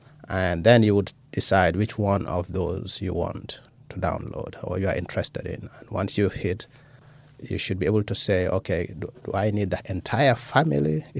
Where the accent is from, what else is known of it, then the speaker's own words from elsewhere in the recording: Gambia; I grew up in the Gambia, West Africa